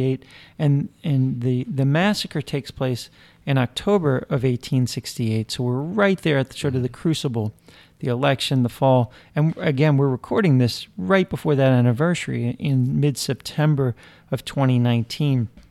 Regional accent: New Orleans, Louisiana, United States; you grew up here, I grew up in New Orleans

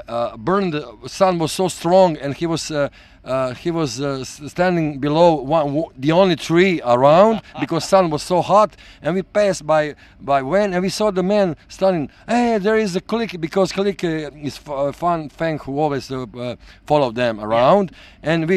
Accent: Split, Split-Dalmatia County, Croatia; now in Zagreb, Croatia; No. Okay. I came from Split. Yeah? I'm from Split. I now live in Zagreb, but I'm from Split.

